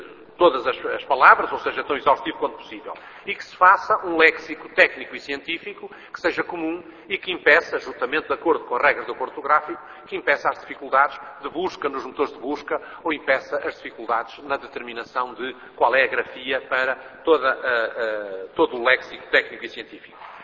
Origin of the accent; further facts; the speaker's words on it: Portugal; enquanto falantes do português e enquanto portugueses falantes do português